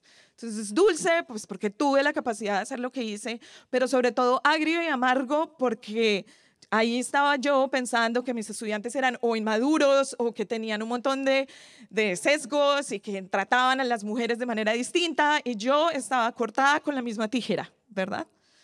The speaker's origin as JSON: {"language": "Spanish", "country": "Colombia", "said": "ella es colombiana, yo soy colombiana"}